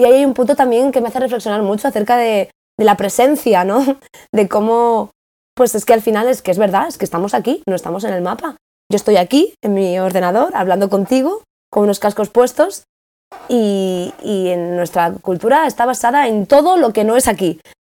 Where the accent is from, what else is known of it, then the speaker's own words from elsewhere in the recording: Spain; yo vengo de España, que España está en este sitio, ¿no?